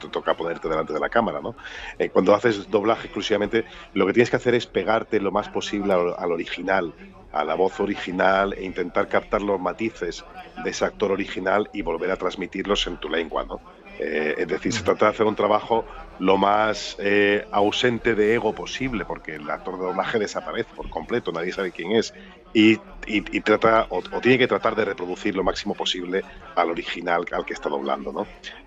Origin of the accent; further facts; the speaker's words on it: Algeciras, Andalusia, Spain; moved away as an adult; also born or lived in Granada; now in Madrid, Spain; Claro, sí, yo he nacido y criado en Algeciras hasta los 18 años. A los 18 me fui a Granada a estudiar Derecho durante 2 años